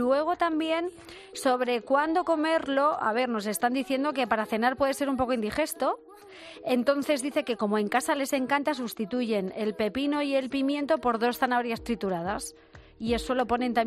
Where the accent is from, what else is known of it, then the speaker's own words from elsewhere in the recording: Castilla-La Mancha, Spain; Porque, por ejemplo, en mi tierra el gazpacho manchego se hace con conejo, con pollo y con todas las verduras.